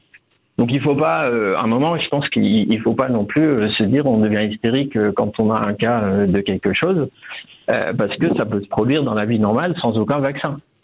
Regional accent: Netherlands; French is a second language; now in France; Je viens des Pays-Bas, moi.

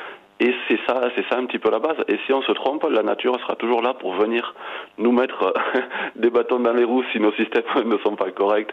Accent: Gabon; now in France; Moi, j'ai grandi en Afrique, au Gabon, donc au milieu d'une faune vraiment foisonnante de vie et d'une flore tout juste incroyable.

